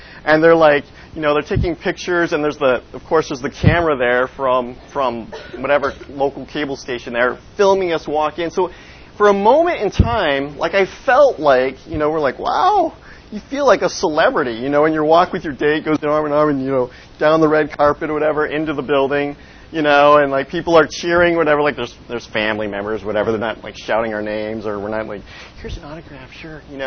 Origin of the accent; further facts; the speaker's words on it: Racine, Wisconsin, United States; And in my hometown, in Racine, prom is so much of a bigger deal than it is here. Because maybe it's because we're a smaller town, you know, Racine is about 100,000 people.